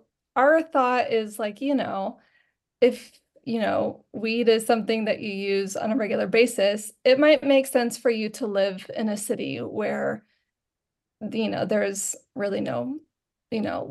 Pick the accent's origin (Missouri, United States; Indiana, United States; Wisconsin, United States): Missouri, United States; I am actually from Missouri, really close to Oklahoma.